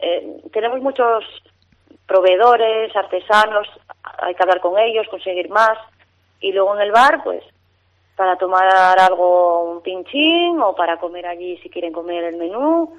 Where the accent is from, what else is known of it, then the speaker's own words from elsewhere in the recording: Langreo, Asturias, Spain; born there; yo nací en Langreo, llevo años viviendo en Mieres